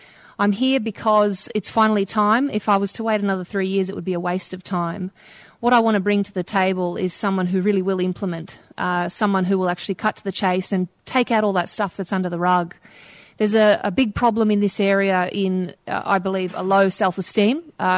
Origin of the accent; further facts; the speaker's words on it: Lara, Victoria, Australia; I grew up in Lara. I'm a child of migrants, came here when I was 4.